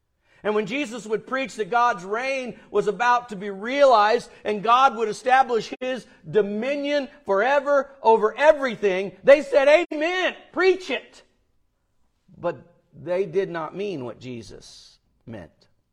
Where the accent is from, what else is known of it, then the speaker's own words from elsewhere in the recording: the South, United States; Now, I'm from the South, so I'm familiar with what's called Hickonics.